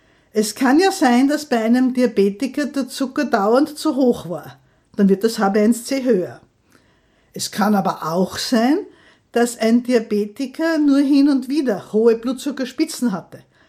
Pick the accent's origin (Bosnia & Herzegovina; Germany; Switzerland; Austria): Austria; bei uns in Österreich